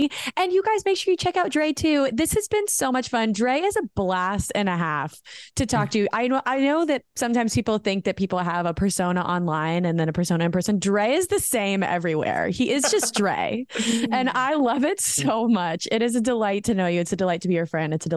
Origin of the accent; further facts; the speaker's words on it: United States; a lot of people think that I am British, and I'm honored that you would think that I'm part of your beautiful country, but I am proud to be an American. I am American.